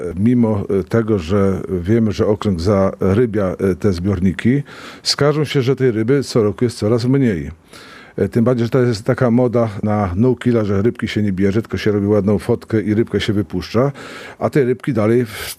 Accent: Głogów Małopolski, Subcarpathian Voivodeship, Poland; Jestem z Głogowa Małopolskiego.

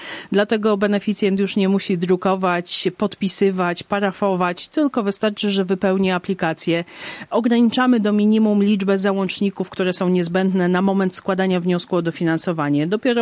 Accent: Subcarpathian Voivodeship, Poland; bo jestem stąd i chcę, żeby Podkarpacie się rozwijało.

